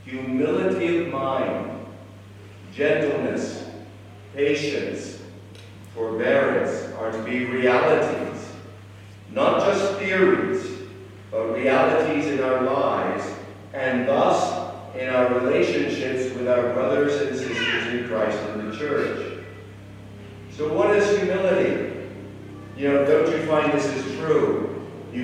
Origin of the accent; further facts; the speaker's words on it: United States; Though I'm an American and you're South Africans, the fact is you are believers.